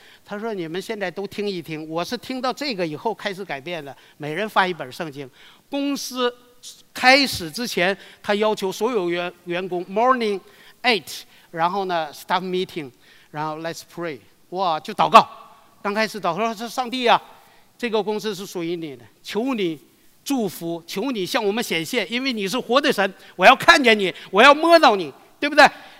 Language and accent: Chinese; Northeast China, China; 我是东北来的。